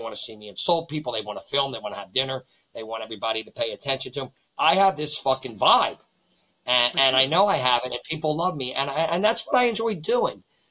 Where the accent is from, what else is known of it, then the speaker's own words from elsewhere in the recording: Margate, New Jersey, United States; now in Voorhees, United States; Originally down by Atlantic City, a place called Margate. Now I'm in Voorhees.